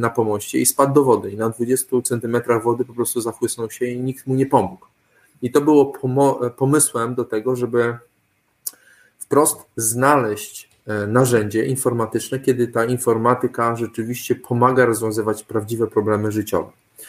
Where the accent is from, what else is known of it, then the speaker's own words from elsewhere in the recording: Podlaskie Voivodeship, Poland; ja pochodzę z Suwalszczyzny